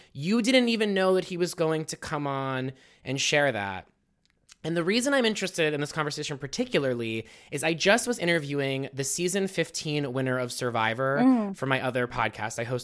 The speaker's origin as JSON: {"language": "English", "town": "Pittsburgh", "region": "Pennsylvania", "country": "United States", "tie": "born or raised there", "said": "Okay, so I'm born and raised in Pittsburgh."}